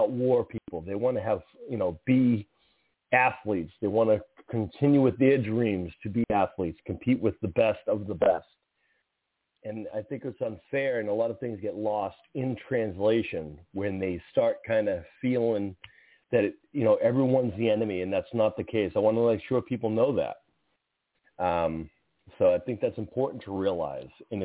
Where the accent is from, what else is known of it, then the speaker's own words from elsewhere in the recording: Boston, Massachusetts, United States; I'm American as American can be. I'm from Boston, and I understand every political thing.